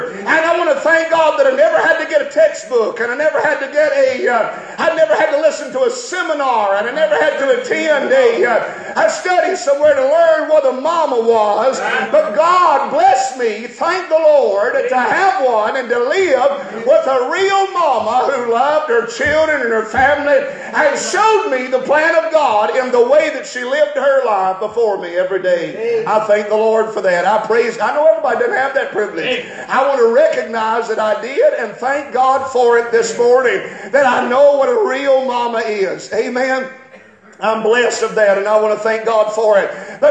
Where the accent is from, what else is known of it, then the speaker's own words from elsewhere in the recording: Georgia, United States; Me growing up in the West Georgia, around where this place all of my life, under the influence of churches and preachers and pastors and the Bible.